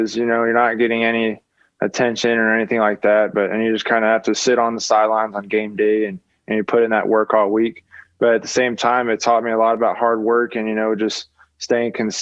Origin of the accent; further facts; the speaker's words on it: Houston, Texas, United States; I grew up in Houston, so I was everything Houston guy.